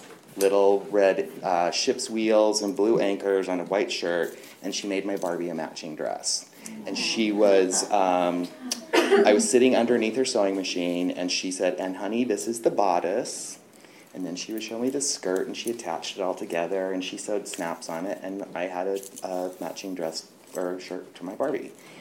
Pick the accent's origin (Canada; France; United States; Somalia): United States; Salt Lake City, Utah; born there; I'm an alcoholic. I was born in Salt Lake City, Utah in 1962. And I was born into a very Mormon family.